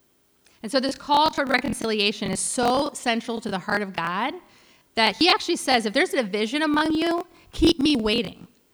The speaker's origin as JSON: {"language": "English", "region": "Ohio", "country": "United States", "said": "I'm from Ohio, which is actually quite flat"}